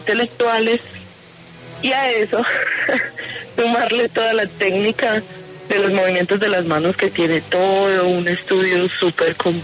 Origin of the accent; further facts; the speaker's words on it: Medellín, Antioquia, Colombia; cuando me preguntaban de dónde eres y yo decía de Medellín